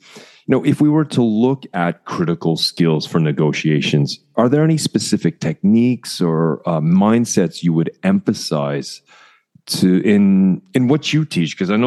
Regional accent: Canada; So when myself as a Canadian asking you a direct question

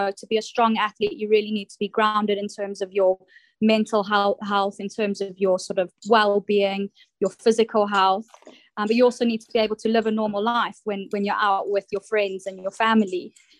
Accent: South Africa; moved away as an adult; now in United Kingdom; I'm originally from South Africa, and I began my career in financial markets over there in South Africa over 10 years now.

